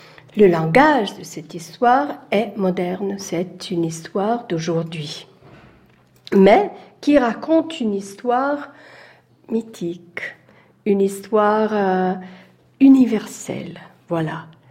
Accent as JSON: {"language": "French", "country": "Italy", "second_language": "French", "said": "Vous savez, je suis italienne."}